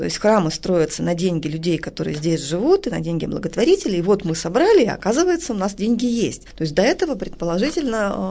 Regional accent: Serov, Sverdlovsk Oblast, Russia; когда я была маленькая, и вот мы ездили в родном городе, в Серове

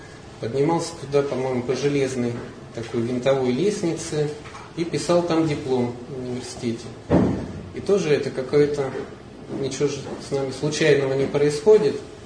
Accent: Yekaterinburg, Sverdlovsk Oblast, Russia; moved away; Это возможность побывать в родном городе. Я в марте давно не был в Екатеринбурге. Город очень солнечный, показался мне таким светлым. Воскресли воспоминания о школьной, студенческой юности.

